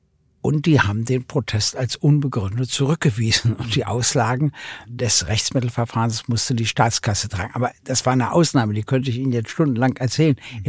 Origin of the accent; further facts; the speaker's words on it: Berlin, Germany; Ich bin natürlich nur auf Hund und Katze und den Tierpark gekommen, auf nichts anderes als Berliner.